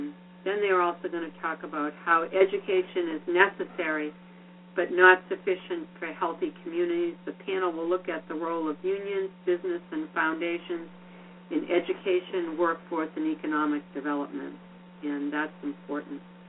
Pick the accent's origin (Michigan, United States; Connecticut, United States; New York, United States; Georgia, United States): Connecticut, United States; And we're from Connecticut.